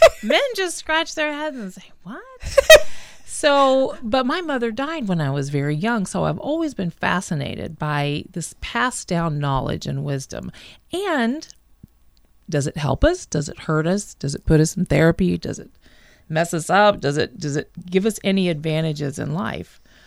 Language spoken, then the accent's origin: English; Georgia, United States; Now, I'm from Georgia, so that's not an issue.